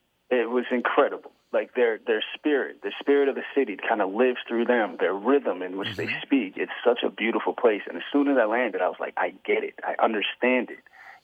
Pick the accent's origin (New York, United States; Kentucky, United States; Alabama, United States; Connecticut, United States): New York, United States; So I grew up, I'm from Long Island, New York.